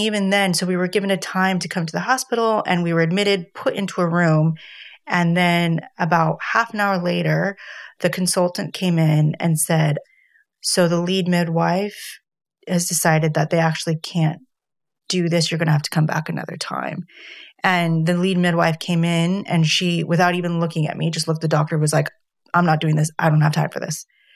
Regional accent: United States; Also, being an American, epidural is a bit more common.

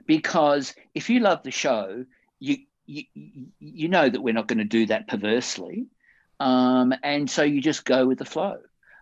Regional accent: Perth, Western Australia, Australia; moved away as an adult; God, I came over here from Perth in 79, a year after I'd been here.

